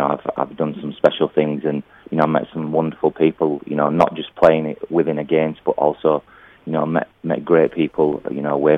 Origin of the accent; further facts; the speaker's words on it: Yorkshire and the Humber, United Kingdom; accent: Yorkshire; If anyone fancies me doing a bit of talking about cricket or listening to my Yorkshire accent on the radio, then yes, of course, I'd love to.